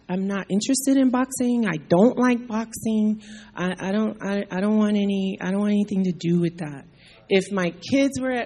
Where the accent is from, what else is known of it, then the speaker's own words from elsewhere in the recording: Gary, Indiana, United States; I'm from Gary, Indiana, so that should say it all.